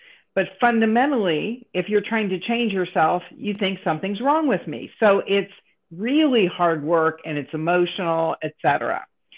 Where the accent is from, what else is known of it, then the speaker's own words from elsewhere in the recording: Dayton, Ohio, United States; moved away; Dayton, Ohio.